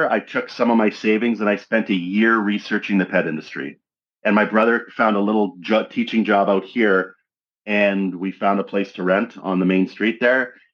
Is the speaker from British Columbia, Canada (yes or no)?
yes; British Columbia, Canada; I grew up in the West Coast, British Columbia, Canada.